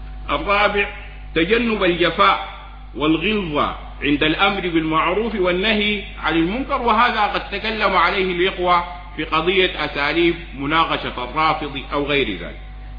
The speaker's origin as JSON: {"language": "Arabic", "town": "Atbara", "region": "River Nile", "country": "Sudan", "said": "ولا أقول منطقة عطبرة، أنا من عطبرة"}